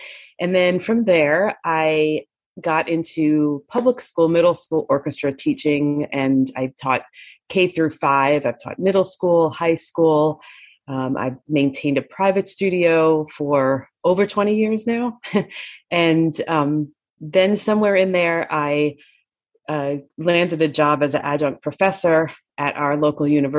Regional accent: New York, United States; So in fourth grade, I grew up in New York, and you get to pick which instrument you want to play.

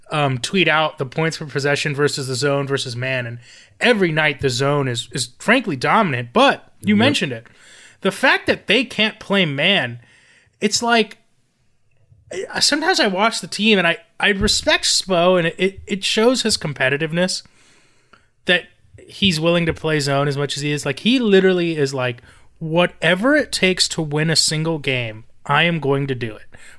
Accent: Florida, United States; I'm from South Florida.

